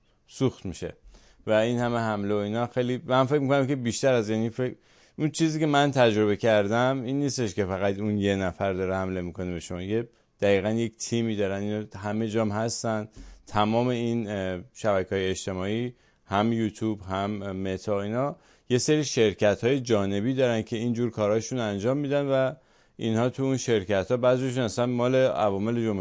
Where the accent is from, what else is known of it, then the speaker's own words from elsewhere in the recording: Iran; حداقل ما کار خودمون رو انجام میدیم به عنوان یک ایرانی